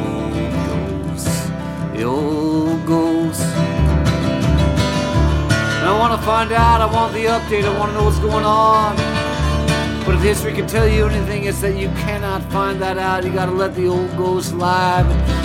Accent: West Coast, United States; I'm from the West Coast. I was not sure of what was going on.

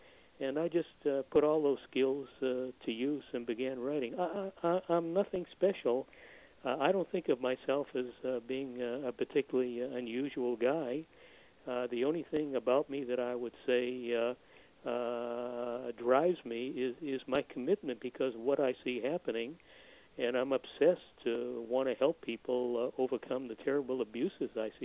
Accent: Boston, Massachusetts, United States; Yeah, I grew up in Boston, went to Harvard.

